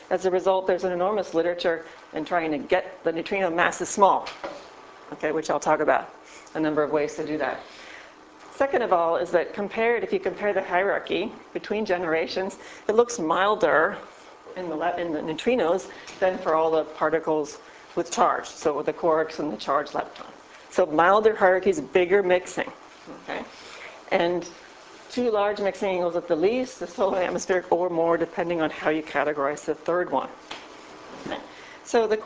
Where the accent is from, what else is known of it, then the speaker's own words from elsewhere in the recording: Wisconsin, United States; And I come from Wisconsin, where an ice cube, that's the world is law, right?